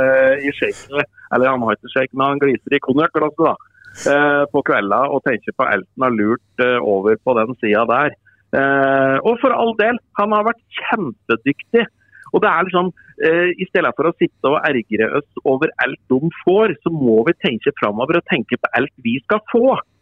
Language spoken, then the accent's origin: Norwegian; Innlandet, Norway; accent: Toten dialect; Så jeg får bære positive tilbakemeldinger på at jeg taler Toten.